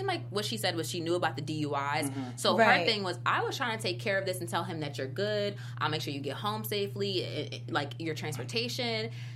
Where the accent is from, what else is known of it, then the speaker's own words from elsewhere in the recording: East Coast, United States; I mean, I'm from the East Coast, so there's like more.